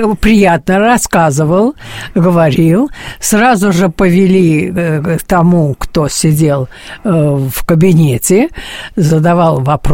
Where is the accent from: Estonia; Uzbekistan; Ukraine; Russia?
Uzbekistan; Tashkent; Потому что я приехала из Ташкента.